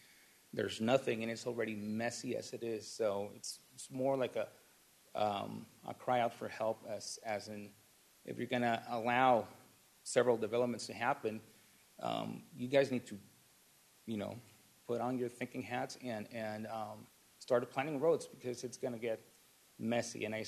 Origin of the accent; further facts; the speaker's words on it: Tijuana, Baja California, Mexico; English is a second language; now in United States; I'm a naturalized U.S. citizen, born and raised in Tijuana. When I was born, the city was about 600,000 people living there. As of now, there's a little bit over 2 million people.